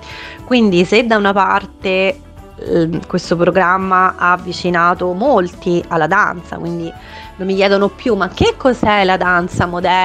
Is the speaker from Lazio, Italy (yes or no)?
yes; Rome, Lazio, Italy; io invece sempre attaccata da romana a questa città magica non ce l'ho fatta mai a staccarmi, e probabilmente anche il fatto che la mia famiglia stia a Roma sicuramente ha inciso.